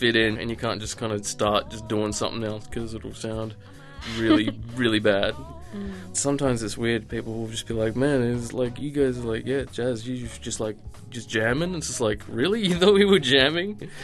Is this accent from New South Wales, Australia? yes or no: no; Tasmania, Australia; I'm from Tasmania, but yeah, I studied at University of Miami for 4 years.